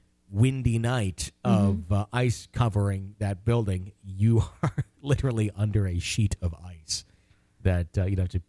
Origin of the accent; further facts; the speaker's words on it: Ohio, United States; I'm from Northeast Ohio, southwest of Cleveland, actually, but I'm currently residing in East Texas, helping my grandmother restore her property